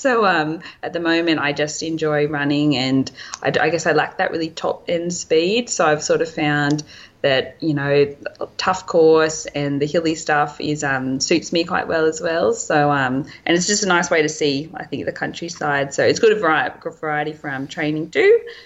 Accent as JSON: {"language": "English", "region": "New South Wales", "country": "Australia", "lives_now": "Maroombula, Australia", "said": "I live in Maroombula, but I'm from Lake Macquarie originally."}